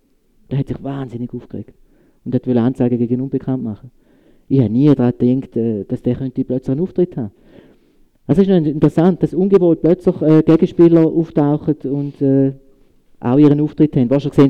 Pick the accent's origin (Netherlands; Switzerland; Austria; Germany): Switzerland; Weil ich glaube, das ist auch ein Reflex als Schweizer.